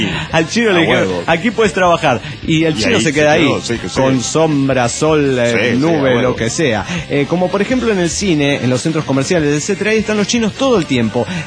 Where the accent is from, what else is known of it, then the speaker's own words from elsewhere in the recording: Hermosillo, Sonora, Mexico; de Hermosillo, Sonora, México.